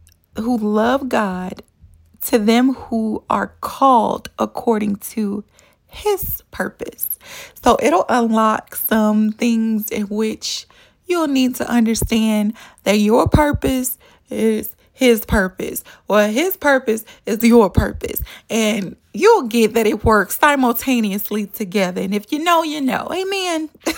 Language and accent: English; Chicago, Illinois, United States; So the little bit about me … I'm from Chicago. I'm a mother of four.